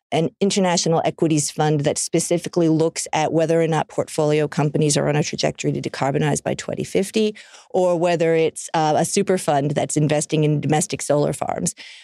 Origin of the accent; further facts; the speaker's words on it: Melbourne, Victoria, Australia; as you say, I'm from Melbourne. I flew up today